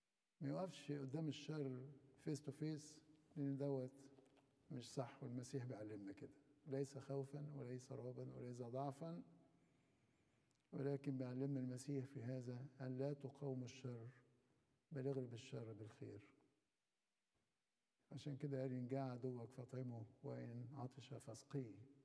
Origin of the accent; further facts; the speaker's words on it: Egypt; طيب قعد يشرب من عندنا في مصر 3.5 سنين